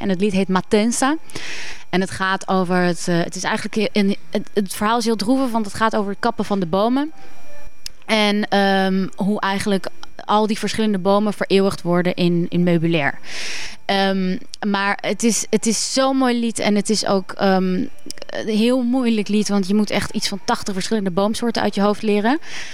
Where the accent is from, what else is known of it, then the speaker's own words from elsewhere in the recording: Brazil; moved away as an adult; also born or lived in Netherlands; now in Amsterdam, Netherlands; Mijn moeder is Braziliaanse. Mijn vader is Nederlander. Ik ben in Nederland geboren. Maar ik heb de helft van mijn leven in Brazilië gewoond. Dus het is echt 50-50.